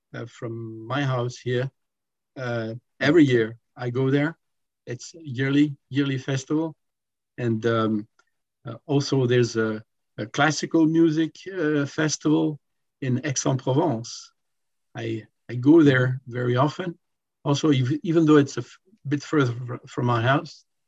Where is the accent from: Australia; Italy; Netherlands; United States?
Italy; English is a second language; moved away; also born or lived in France / Canada; when I was a kid, I grew up in Italy. So, of course, Italian cuisine was an obligation.